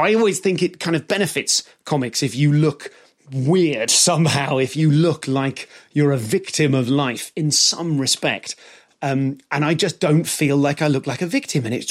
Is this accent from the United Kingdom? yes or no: yes; United Kingdom; they know I'm British.